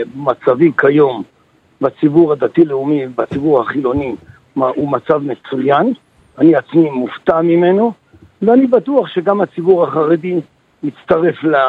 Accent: Jerusalem, Jerusalem District, Israel; אני יליד ירושלים. אני כל חיי גדלתי בירושלים.

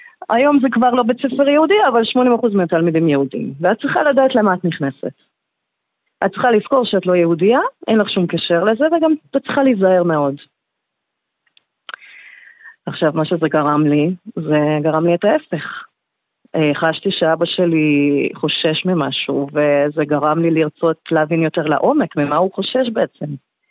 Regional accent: Hungary; now in Israel; אני נולדתי בהונגריה, וזו משפחה שבעצם באותה תקופה בקומוניזם לא היה דת, לא יהדות ולא נוצרות ולא שום דבר, זה היה סיסטם ללא דת.

